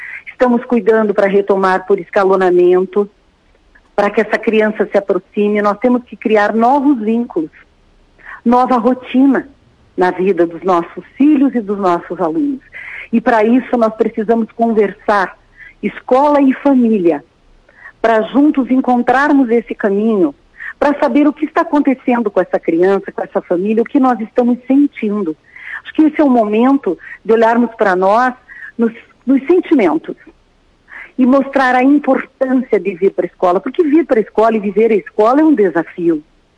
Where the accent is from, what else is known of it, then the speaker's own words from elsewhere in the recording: Curitiba, Paraná, Brazil; now in Rio Grande do Sul, Brazil; Eu sou de Curitiba, Paraná, mas eu estou trabalhando aqui no Rio Grande do Sul